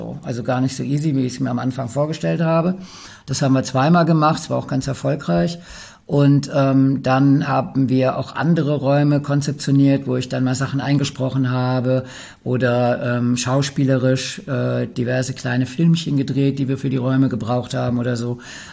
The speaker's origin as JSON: {"language": "German", "region": "North Rhine-Westphalia", "country": "Germany", "said": "ich komme aus dem Ruhrpott."}